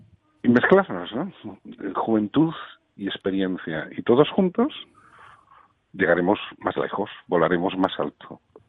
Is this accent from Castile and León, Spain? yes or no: no; Trives, Galicia, Spain; Tú sabes que soy de Trives.